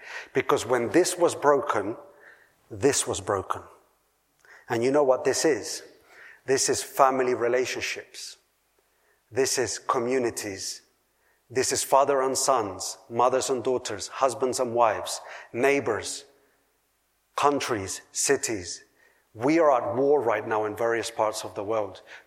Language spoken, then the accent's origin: English; Colombia; I come from Colombia. Colombia is one of the most biodiverse countries in the world after Brazil, and the most diverse in terms of flowers and plants in the world. Colombia is beautiful.